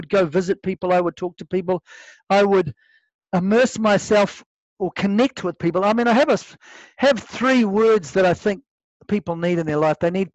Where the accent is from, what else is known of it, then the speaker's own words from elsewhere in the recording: New Zealand; I'm here from New Zealand. I'm calling from New Zealand.